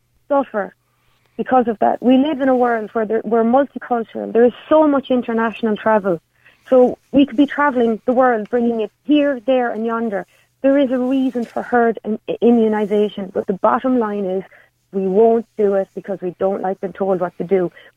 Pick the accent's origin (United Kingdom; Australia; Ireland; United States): Ireland; Munster; I'm from Clare.